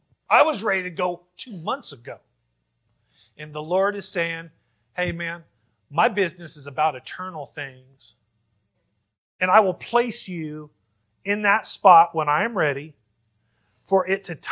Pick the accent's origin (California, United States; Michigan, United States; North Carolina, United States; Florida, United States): California, United States; I mean, I'm from California, so it definitely sounds like it's from the country. So already it's off the table for me. But you know, as you live in Kansas as long as I have